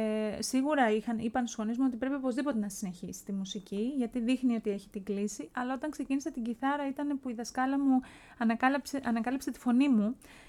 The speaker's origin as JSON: {"language": "Greek", "town": "Vouno", "region": "North Aegean", "country": "Greece", "said": "Όχι, όχι, είμαστε από τα Μαστιχοχώρια."}